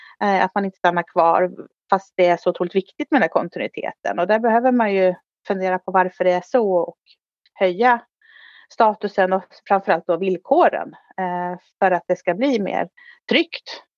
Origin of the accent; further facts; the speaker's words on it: Dalarna County, Sweden; also born or lived in Stockholm; jag har ju växt upp där, även om jag från början faktiskt är från Stockholm. Jag är född i Stockholm, men min mamma flyttade upp till Dalarna när jag var 11-12 år. Så sedan dess har jag bott där uppe.